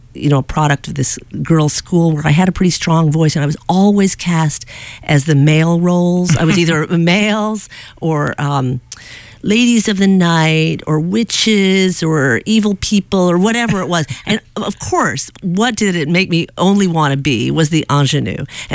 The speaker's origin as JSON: {"language": "English", "town": "Dallas", "region": "Texas", "country": "United States", "said": "Well, I'm originally from Dallas, Texas."}